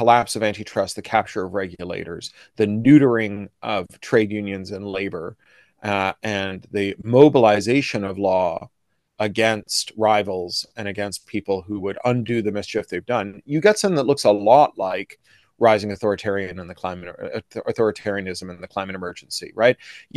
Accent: Canada; Like all the best Americans, I'm a Canadian.

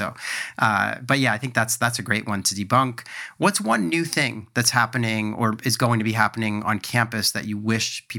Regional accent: United States; I'm an American, and you know, we know what like Princeton and Harvard are

